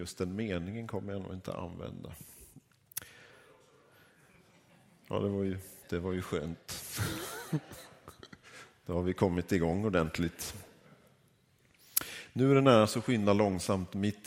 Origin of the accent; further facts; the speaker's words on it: Norrbotten County, Sweden; Men det är svårt för mig som norrbottning, så det blir...